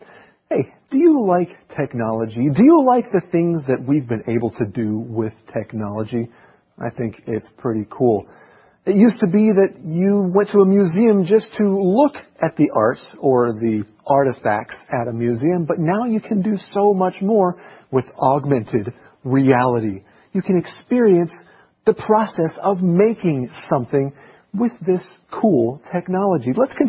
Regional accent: Taiwan; Actually, I grew up in Taiwan.

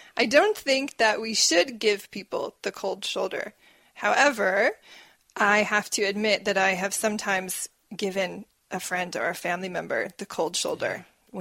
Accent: United States; But in my hometown in America, you can usually get fruit very cheap.

